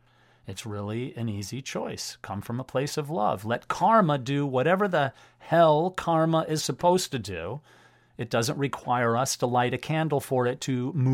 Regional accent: Wilbraham, Massachusetts, United States; when I was growing up in Wilbraham, Massachusetts, with today's guest.

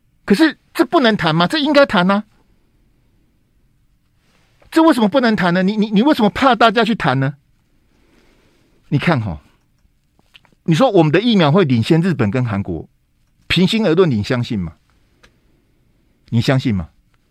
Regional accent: Taiwan; 我真的身为台湾人，我很丢脸啊。

